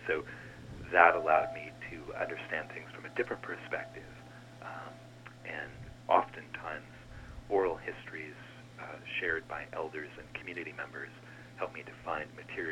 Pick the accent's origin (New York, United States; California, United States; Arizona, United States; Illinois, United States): California, United States; Redding; I was born there in Redding and spent some of my formative years in Trinity County and in Siskiyou County.